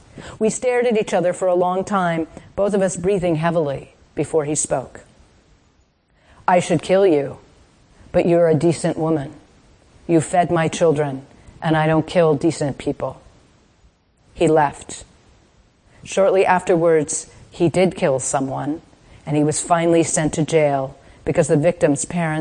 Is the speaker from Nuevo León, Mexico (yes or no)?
no; Mexico City, Mexico; also born or lived in Chicago, United States; Although I was raised in Mexico City and Chicago, I ended up living and working as a doctor in rural Mexico